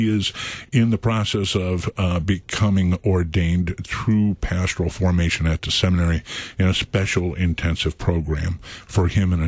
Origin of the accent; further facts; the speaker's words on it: Concordia, Missouri, United States; was in first grade as a Sunday school student at St. Paul's Lutheran School in Concordia, Missouri, my hometown.